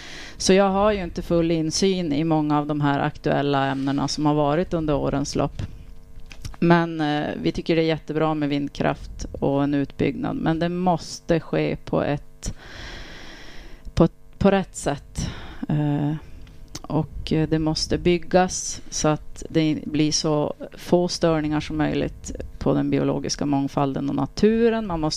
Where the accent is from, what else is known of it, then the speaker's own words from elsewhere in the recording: Åskogen, Norrbotten County, Sweden; Och jag är ursprungligen från Norrbotten i en liten by som heter Åskogen ovanför Boden. Och har bott här i 10 år.